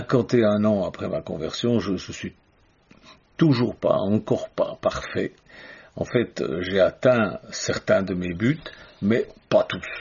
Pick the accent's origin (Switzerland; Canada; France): Switzerland; comme on dit chez moi en Suisse